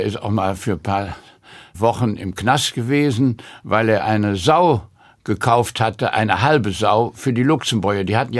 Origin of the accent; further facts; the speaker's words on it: Cologne, North Rhine-Westphalia, Germany; born there; Und ich wurde dann auch in Köln geboren.